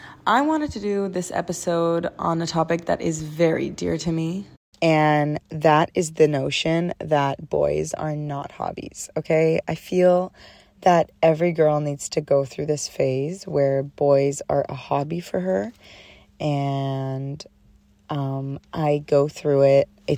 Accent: California, United States; I am 22 years old, just living life. I grew up in the Bay. I'm a Cali girl.

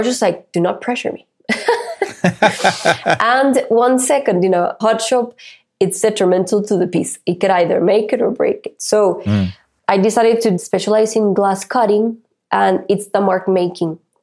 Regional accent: Costa Rica; every time that I say I'm from Costa Rica, that's a calling card

